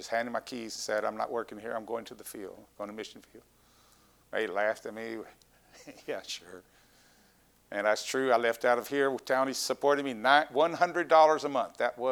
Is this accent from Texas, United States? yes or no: yes; Texas, United States; But I'm a Texan. I'm sorry. I just can't handle cold misery of weathers.